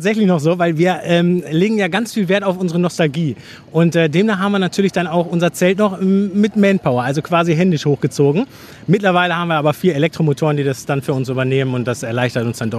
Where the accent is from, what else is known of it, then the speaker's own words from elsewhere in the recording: Enger, North Rhine-Westphalia, Germany; also born or lived in Herford; Also ursprünglich bin ich geboren in Herford, bin dann in Enger aufgewachsen, da sind so knapp 30 Kilometer von hier und demnach hat man natürlich diesen engen Bezug hier zur Region.